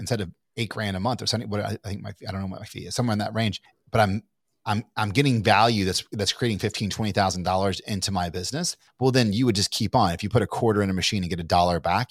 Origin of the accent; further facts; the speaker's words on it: Kentucky, United States; I'm from Kentucky, but I don't think I sound from Kentucky.